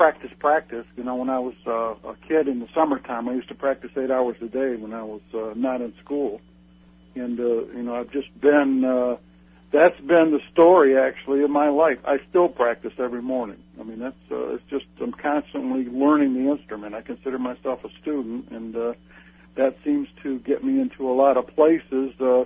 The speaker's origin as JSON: {"language": "English", "town": "Detroit", "region": "Michigan", "country": "United States", "tie": "born or raised there", "said": "I was playing in high school I went to McKinsey High School in Detroit, and I had a band"}